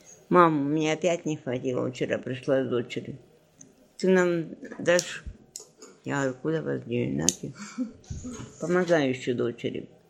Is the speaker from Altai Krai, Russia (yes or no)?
yes; Altai Krai, Russia; moved away as an adult; now in Kemerovo, Russia; В Алтайском крае. 31 года. Там я родилась, там жила до 20 лет. В Алтайском крае работала. А 20 лет, в 21-м я уехала сюда, в Кемерово.